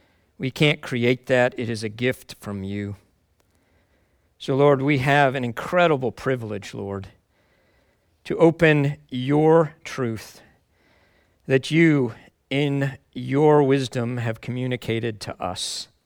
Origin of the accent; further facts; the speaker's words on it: Chicago, Illinois, United States; Vince Lombardi, after the Packers, and I'm from Chicago, so the Packers are enemies, right?